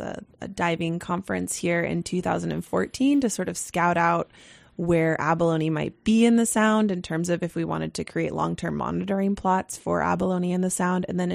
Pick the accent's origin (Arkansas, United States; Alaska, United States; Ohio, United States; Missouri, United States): Alaska, United States; Sitka; I definitely at least have a relationship with abalone growing up in Sitka and free diving for them in high school and on college breaks